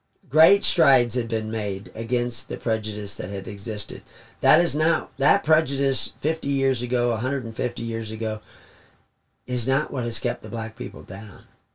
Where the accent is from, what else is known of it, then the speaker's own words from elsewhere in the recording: the South, United States; Now, I grew up in the South, and that did exist in the South.